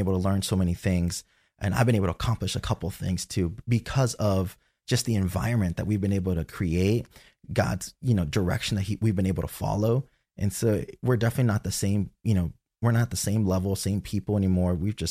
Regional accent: Texas, United States; now in Gainesville, United States; So Gainesville, Florida, I'm originally from Texas

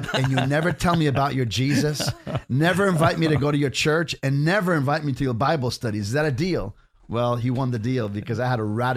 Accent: New Jersey, United States; born there; Well, okay, so I was born in New Jersey, 1961, so that's 60 years ago.

